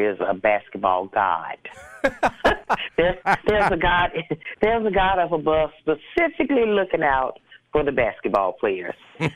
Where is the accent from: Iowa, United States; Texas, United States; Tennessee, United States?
Tennessee, United States; Memphis; moved away as an adult; now in Chicago, United States; I was actually born in Chicago. Okay. But then I was raised in Memphis. And once I became an adult, I moved back to Chicago.